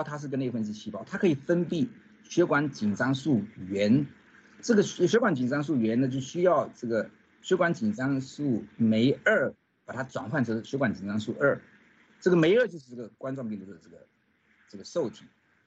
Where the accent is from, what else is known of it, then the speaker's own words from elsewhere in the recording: China; 但是我们中国人的话呢，这个标准要降低2%